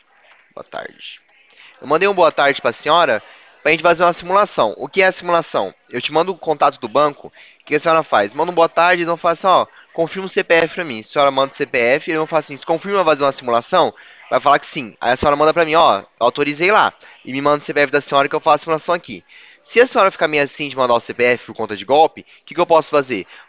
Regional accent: Presidente Prudente, São Paulo, Brazil; Eu sou aqui de Prudente.

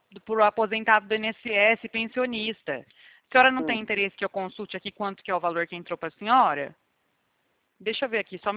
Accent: São Paulo, Brazil; É porque eu sou do estado de São Paulo

